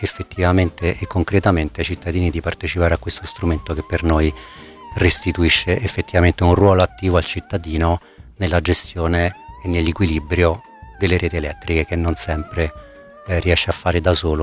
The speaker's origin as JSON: {"language": "Italian", "town": "Rome", "region": "Lazio", "country": "Italy", "said": "vengo da Roma e sono il coordinatore dell'area sviluppo e innovazione di Enostra."}